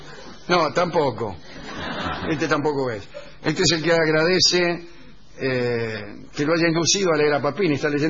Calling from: Posadas, Misiones, Argentina; de Posadas Misiones.

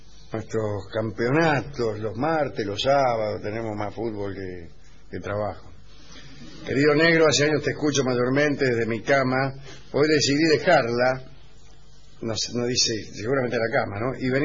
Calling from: Santa Rosa, La Pampa, Argentina; de Santa Rosa, La Pampa.

